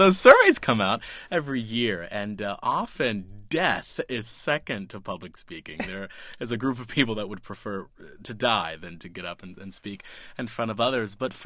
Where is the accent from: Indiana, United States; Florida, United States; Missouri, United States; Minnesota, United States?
Florida, United States; Perry; born there; My background is very rural, and I was born in Perry, Florida.